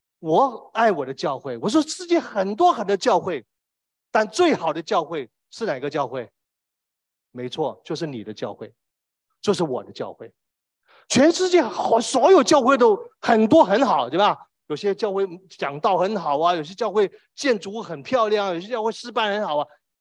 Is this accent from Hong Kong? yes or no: yes; Hong Kong; 我是香港的，